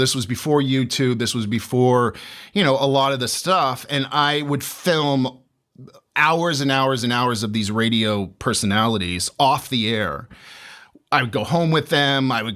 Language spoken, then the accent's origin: English; St. Petersburg, Florida, United States; I grew up in St. Petersburg, Florida. I was born and raised in St. Pete, Florida.